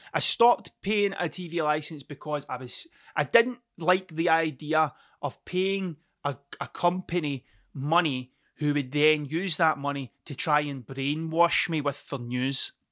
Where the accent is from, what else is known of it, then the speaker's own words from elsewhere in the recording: Scotland, United Kingdom; I should know that because I'm Scottish.